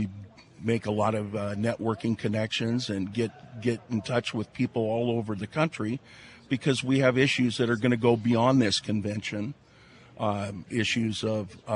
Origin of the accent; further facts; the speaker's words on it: Bainbridge, United States; And I'm a farmer from Bainbridge.